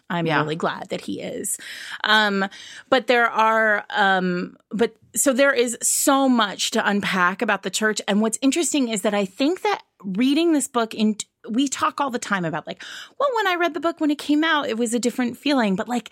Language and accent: English; Rhode Island, United States; very Italian Catholic, in what we refer to as an Italian Catholicism, because like of where I grew up in Rhode Island, which is a largely Catholic